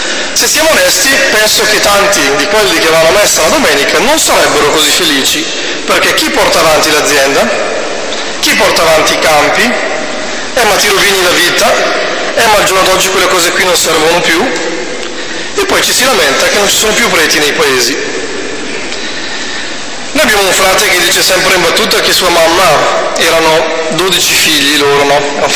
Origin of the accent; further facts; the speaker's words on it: Lombardy, Italy; Dalle mie parti, nella Bergamasca, si dice sempre bello avere il figlio del prete quando è il figlio della mia vicina.